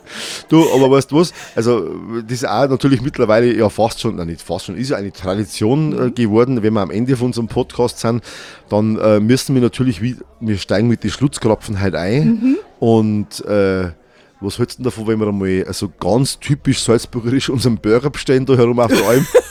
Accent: Bavaria, Germany; also ich bin ein Niederbayer.

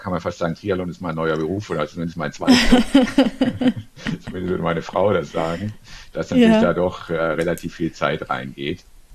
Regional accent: Baden-Württemberg, Germany; Ja gut, ich komme aus dem Stuttgarter Raum, da gibt es natürlich alles, Fußball, Handball, Volleyball.

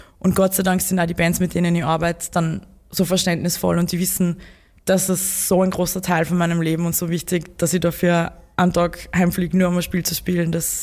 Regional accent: Upper Austria, Austria; also ich bin aus Oberösterreich.

